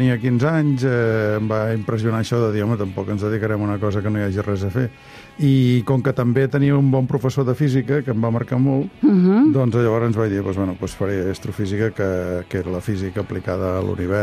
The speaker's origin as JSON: {"language": "Catalan", "town": "Tarragona", "region": "Catalonia", "country": "Spain", "tie": "born or raised there", "said": "Jo soc de Tarragona, sí, nascut a Tarragona."}